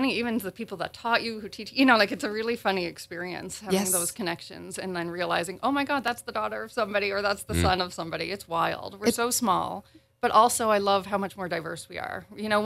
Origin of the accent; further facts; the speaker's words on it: West Royalty, Prince Edward Island, Canada; I grew up here. I grew up in West Royalty and lived here right through, went to school.